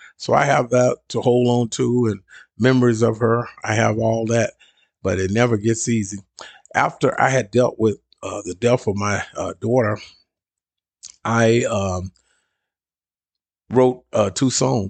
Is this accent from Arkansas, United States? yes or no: yes; Little Rock, Arkansas, United States; leave Little Rock. That's my hometown where I'm from.